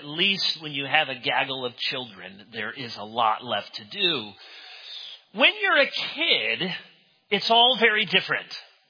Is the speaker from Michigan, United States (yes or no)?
yes; Michigan, United States; at least as I remember it as a kid growing up in Michigan, there was usually snow on the ground